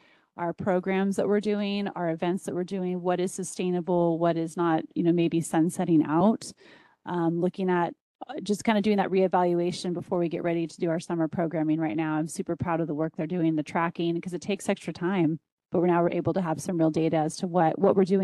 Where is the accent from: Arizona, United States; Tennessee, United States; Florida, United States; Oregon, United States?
Oregon, United States; Canby; I'm from Canby